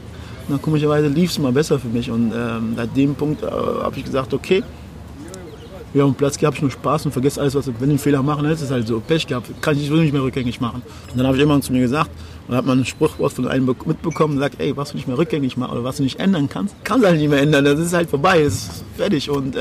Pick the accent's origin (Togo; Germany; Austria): Togo; ich bin aus Togo